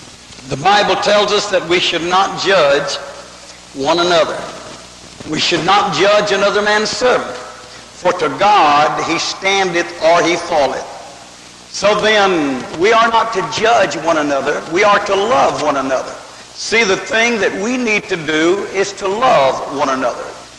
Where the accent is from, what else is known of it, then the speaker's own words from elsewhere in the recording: United States; I'm from the United States.